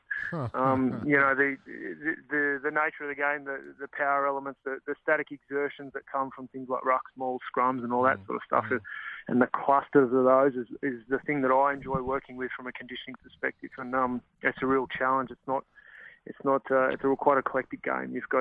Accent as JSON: {"language": "English", "town": "Sydney", "region": "New South Wales", "country": "Australia", "tie": "born or raised there", "said": "I played rugby growing up in Sydney"}